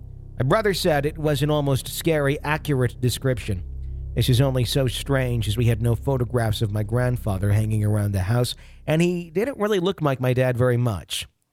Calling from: Sunderland, North East England, United Kingdom; I'm writing in from Sunderland in northeast England

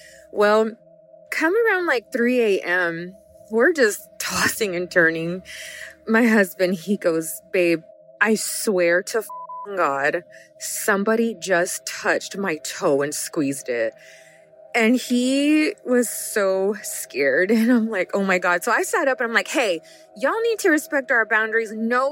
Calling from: Karnes City, Texas, United States; I'm calling from Karnes City, Texas.

